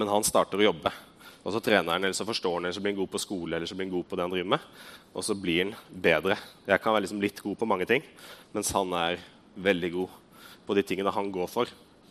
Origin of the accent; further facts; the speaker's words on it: Hamar, Innlandet, Norway; Jeg er her fra Hamar, jeg vokste opp faktisk i kirka her. Min far var pastor når jeg var liten.